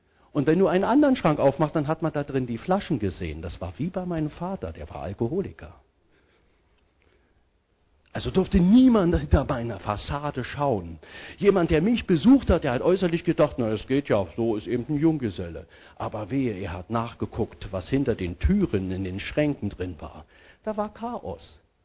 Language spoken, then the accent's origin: German; Berlin, Germany; wir sind in Köpenick groß geworden und da waren eigentlich ziemlich gut betuchte Leute, auch zu DDR-Zeiten. Aber wir waren so die Armen in Friedrichshagen.